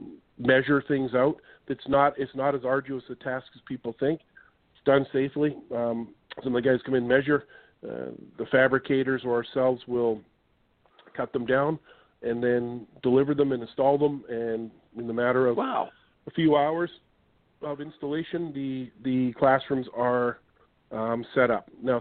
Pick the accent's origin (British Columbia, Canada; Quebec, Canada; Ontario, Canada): British Columbia, Canada; Vancouver; also born or lived in Victoria; I'm actually from Vancouver and Victoria, British Columbia, Canadian.